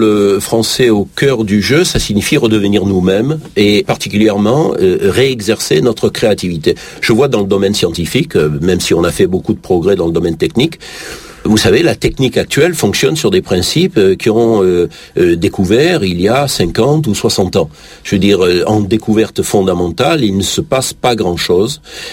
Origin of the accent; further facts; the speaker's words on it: France; nous, en tant que Français, en tant qu'Européens